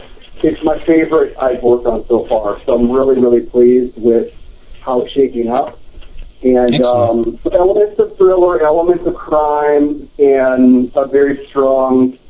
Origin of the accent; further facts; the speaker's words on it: New Mexico, United States; Growing up in New Mexico had a large part in that. It's a little bit hard to pin down, though.